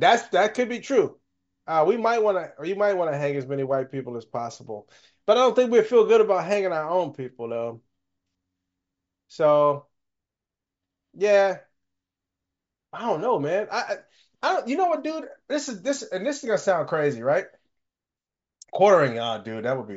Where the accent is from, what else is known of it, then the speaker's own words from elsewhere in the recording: Mississippi, United States; keep in mind, I'm from Mississippi.